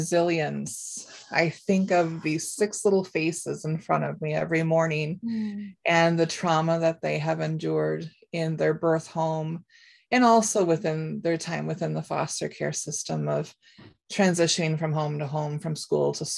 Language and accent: English; Minnesota, United States; now in Wisconsin, United States; and I come to you from the state of Wisconsin. I'm a transplant from Minnesota